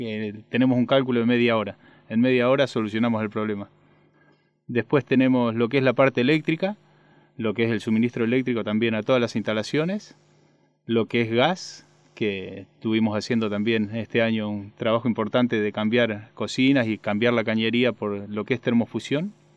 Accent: Buenos Aires, Argentina; soy de Buenos Aires, vivo en Capital ya hace varios años, vivo con mi hija, se llama Priscila.

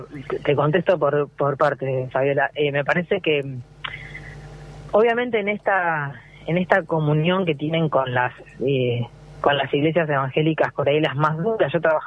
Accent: Argentina; perdemos como argentinos

